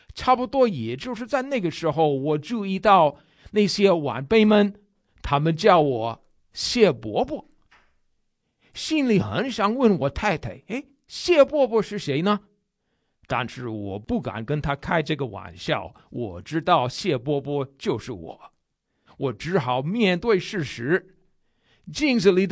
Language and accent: Chinese; United States; Chinese is a second language; 但是请您记得我是个美国人，美国人的概念和华人的概念不完全一样。